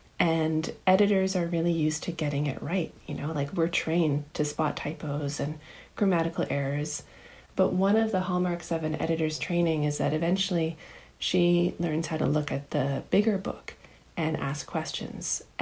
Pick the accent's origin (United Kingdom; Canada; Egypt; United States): Canada; Surrey, British Columbia; So I grew up in Surrey outside of Vancouver